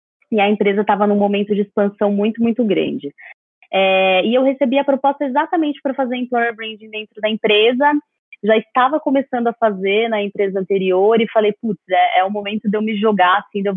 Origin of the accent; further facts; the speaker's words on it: São Paulo, Brazil; eu sou do interior de São Paulo, vocês vão perceber por alguns R's meus que eu deixo escapar.